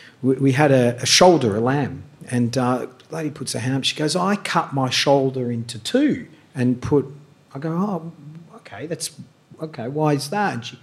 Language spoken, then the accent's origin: English; Australia; Well, I'm an Aussie boy.